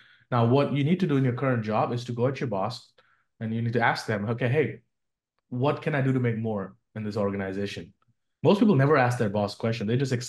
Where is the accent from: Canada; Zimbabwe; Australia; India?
India; moved away as an adult; now in New York City, United States; Like, I came from India.